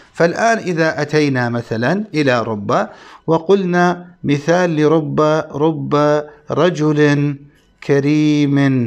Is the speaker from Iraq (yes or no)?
yes; Iraq; أما عندنا في العراق نتعامل بالدينار